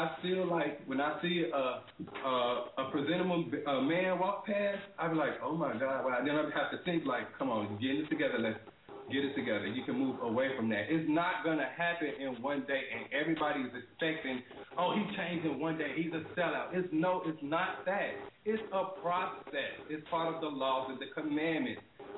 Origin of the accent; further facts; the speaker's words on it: Chicago, Illinois, United States; now in Alabama, United States; I am from the south side of Chicago. They don't play that shit there. You're not going to just be walking in no hood dressed like no girl.